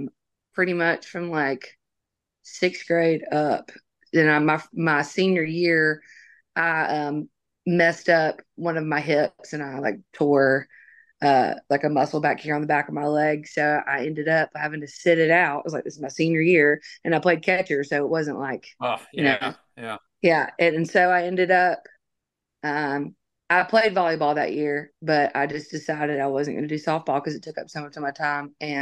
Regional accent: Alabama, United States; because I'm from Alabama. It's undeniably country in a way because that's who I am and what I grew up listening to and what I was around.

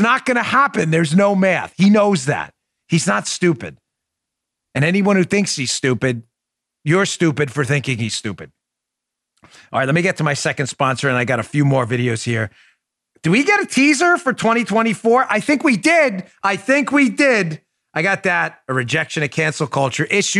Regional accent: Queens, New York, United States; I grew up in Queens. Every Italian kid like me in Queens, you know, Bongino's. I'm only actually half Italian. I'm Irish, German, a little bit of French apparently too.

